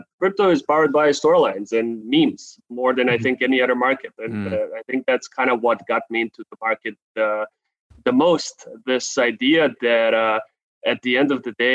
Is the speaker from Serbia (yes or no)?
yes; Belgrade, Serbia; I am actually not from California. I'm from Serbia, from the capital of Serbia, Belgrade here.